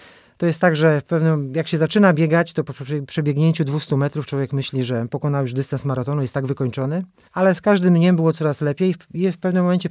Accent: West Pomeranian Voivodeship, Poland; Ja pochodzę też tutaj nie z Opolszczyzny, tylko z województwa zachodniopomorskiego.

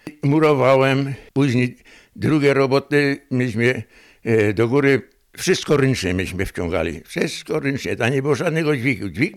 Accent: Malnia, Opole Voivodeship, Poland; Ja na przykład pochodzę z Malni, nie? Ale z Uruli ożeniłem się.

